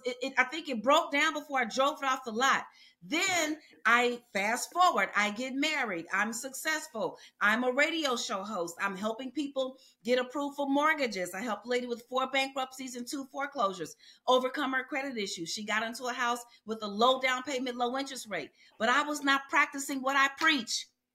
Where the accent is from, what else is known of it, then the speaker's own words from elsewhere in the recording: Chicago, Illinois, United States; I was born and raised in Chicago.